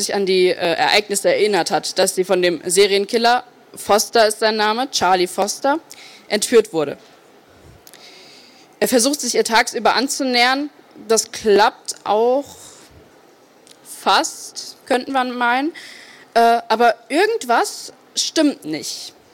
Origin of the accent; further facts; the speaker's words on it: Frankfurt am Main, Hesse, Germany; Ich komme aus Frankfurt am Main und habe gerade diese Woche mein Abitur geschrieben.